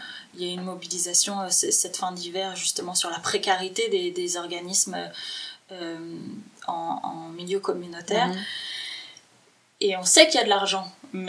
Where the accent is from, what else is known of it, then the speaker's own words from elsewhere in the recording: France; moved away; ça s'entend certainement à mon accent, je viens de France, donc j'ai eu cette chance-là de pouvoir partir de France pour venir ici